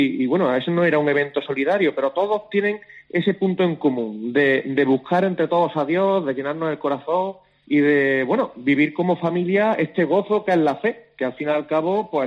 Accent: Puente Genil, Andalusia, Spain; Yo soy de natural de Córdoba, de Puente Genil, pero mi vida familiar casi que se ha transcurrido en Granada. Fue mi primer destino de profesor, allí me casé

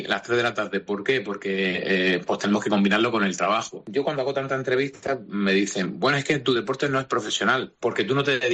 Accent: Almería, Andalusia, Spain; Los dos somos de Almería

